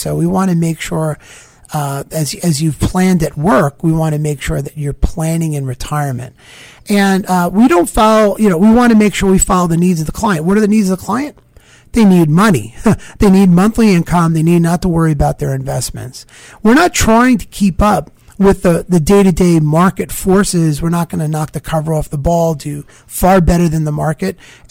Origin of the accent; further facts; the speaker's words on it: New York, United States; You know, I'm from Long Island.